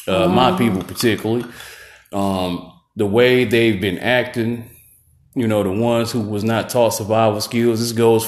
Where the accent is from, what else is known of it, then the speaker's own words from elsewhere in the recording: Milwaukee, Wisconsin, United States; Look, man, I'm from Milwaukee, Wisconsin, you dig? I done been in many motherfucking snowstorms